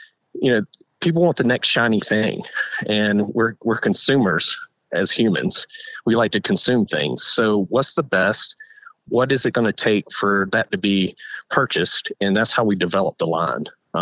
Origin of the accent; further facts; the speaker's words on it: South Carolina, United States; I grew up in South Carolina at an early age, was exposed to what I call the swamp. You know, it's a bunch of low country down here in South Carolina.